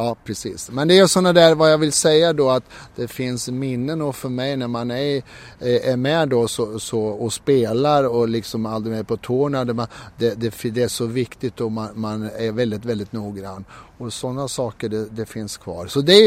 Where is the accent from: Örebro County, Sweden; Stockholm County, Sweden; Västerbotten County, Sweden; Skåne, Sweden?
Örebro County, Sweden; Möllhyttan; Ja, jag är utifrån en liten ort som heter Möllhyttan här, där jag är från i Västerrike. Och sen kom jag då till Degerfors, blev värvad då.